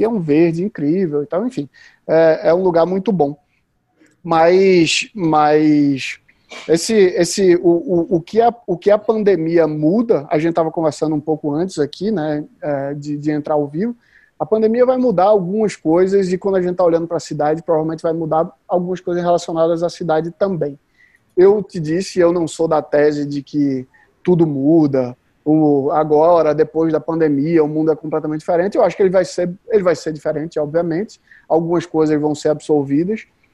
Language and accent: Portuguese; Recife, Pernambuco, Brazil; Eu sou de Recife, você vê meu sotaque